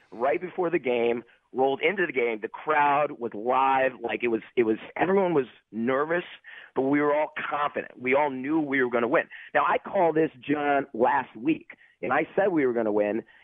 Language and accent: English; Philadelphia, Pennsylvania, United States; We're from Philly, effing Philly.